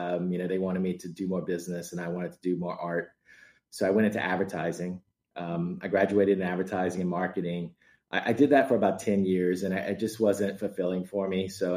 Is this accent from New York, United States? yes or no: no; Louisiana, United States; Well, I grew up in Louisiana.